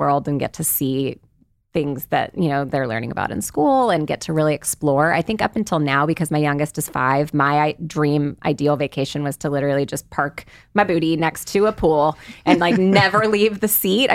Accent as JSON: {"language": "English", "region": "California", "country": "United States", "tie": "born or raised there", "said": "Because I make a lot of things based on growing up in the Bay Area and getting to eat a lot of cuisines"}